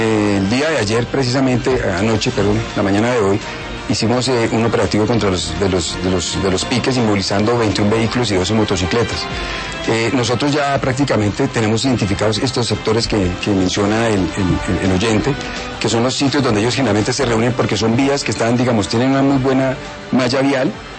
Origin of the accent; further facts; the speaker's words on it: Bogotá, Colombia; born there; Yo vengo de trabajar aquí en Bogotá.